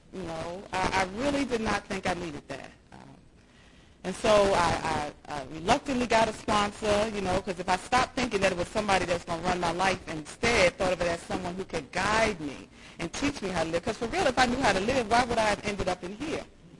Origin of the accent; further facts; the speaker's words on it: Brooklyn, New York, United States; I'm from Brooklyn, New York, so I thought, you know, that had a little clout with it. That you from the hood in Brooklyn